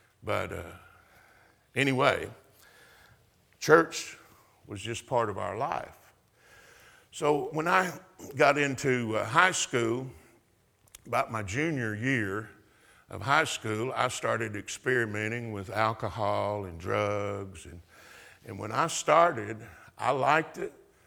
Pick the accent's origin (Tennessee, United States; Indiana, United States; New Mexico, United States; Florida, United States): Tennessee, United States; Ridgely; also born or lived in Los Angeles; I was born in Los Angeles, and when they were when I was 3.5 years old, they moved back to Tennessee. And I'm glad they did, because I wouldn't be alive if I'd grown up in Los Angeles. I was blessed to grow up in Tennessee.